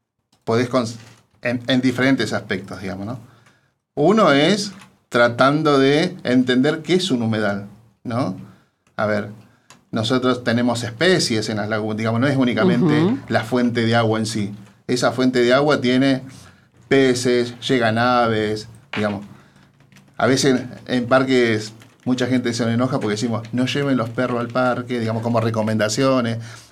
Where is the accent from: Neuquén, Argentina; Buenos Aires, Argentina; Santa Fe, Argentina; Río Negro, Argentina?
Río Negro, Argentina; Bariloche; soy de Bariloche, resido en Bariloche, tengo mi familia en Bariloche y me ata un nieto que tengo en Bariloche mucho, de 5 añitos.